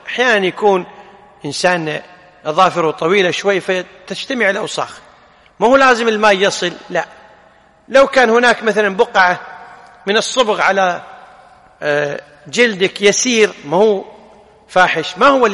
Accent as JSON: {"language": "Arabic", "country": "Kuwait", "said": "العنفقة اللي هي التفلة عندنا في الكويت يسمونها ولا لا"}